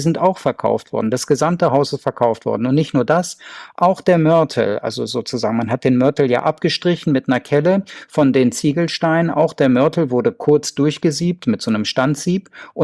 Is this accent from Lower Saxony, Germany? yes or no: yes; Göttingen, Lower Saxony, Germany; ich komme ja aus Göttingen